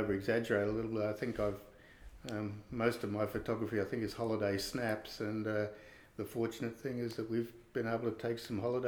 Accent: Sydney, New South Wales, Australia; also born or lived in Fiji; I was born actually in Fiji. I've got two brothers and sisters. They were born here in Australia after we left Fiji when I was very, very young. I went to school in Sydney, and the University of New South Wales.

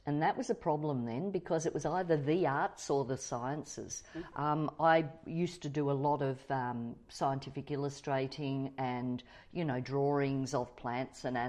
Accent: Sandringham, Victoria, Australia; also born or lived in Brighton, Australia; Yes, yeah, so I was born in Brighton and then we moved to Sandringham. So we're only a couple of streets from the beach.

